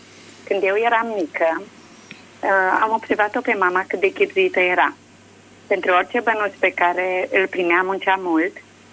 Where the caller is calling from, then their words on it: Pitești, Argeș, Romania; din Pitești.